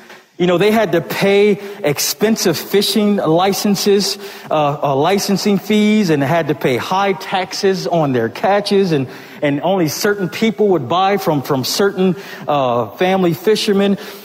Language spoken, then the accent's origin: English; Buffalo, New York, United States; now in Ohio, United States; I grew up in Buffalo on Lake Erie. I grew up in Buffalo, home of the Buffalo Bills.